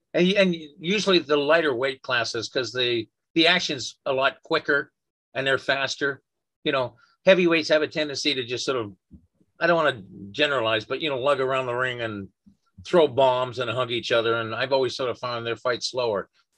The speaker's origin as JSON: {"language": "English", "town": "Vancouver", "region": "British Columbia", "country": "Canada", "said": "I'm from Vancouver. Our hockey team is the Vancouver Canucks."}